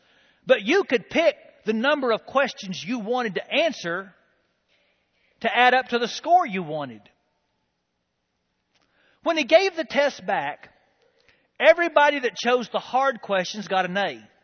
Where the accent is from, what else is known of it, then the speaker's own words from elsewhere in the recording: United States; Some people don't love me because of the color of my skin. Some people don't love me because I'm an American. Some people don't love me because I'm a Christian.